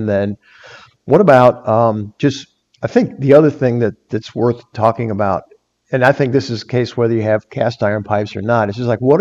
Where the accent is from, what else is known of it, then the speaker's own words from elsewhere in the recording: Chicago, Illinois, United States; I remember growing up in Chicago in a very old neighborhood at the time, even, I feel like every house had a grease trap in it.